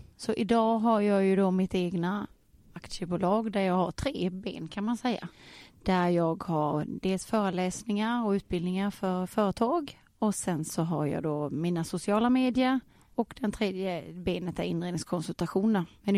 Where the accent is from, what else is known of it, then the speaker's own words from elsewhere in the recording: Vetlanda, Jönköping County, Sweden; Jag är småländska från början, det hör de nog. Jag är från Vetlanda från början.